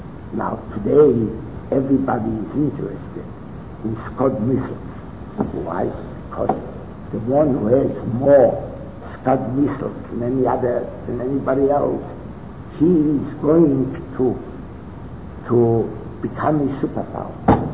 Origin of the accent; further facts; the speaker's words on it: Poland; English is a second language; I mean, I was raised in Poland, so I know that there were so many high taxes in Poland.